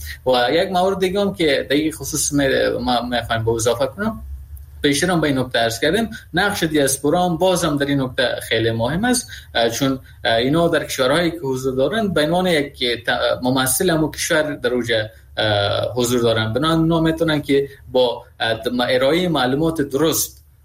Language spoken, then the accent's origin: Persian; Afghanistan; در یک شخصی که در افغانستان بزرگ شدیم